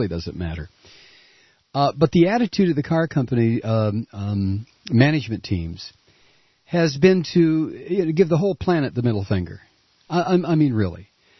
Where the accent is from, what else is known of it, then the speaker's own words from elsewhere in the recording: Toledo, Ohio, United States; I grew up in Toledo, Ohio, which was a county at the time of 400,000 people back in the day when I was a kid